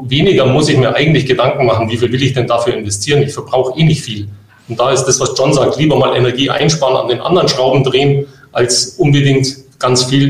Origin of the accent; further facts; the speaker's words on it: Swabia, Germany; wir haben bei uns in Schwaben, ich komme aus einer ländlichen Region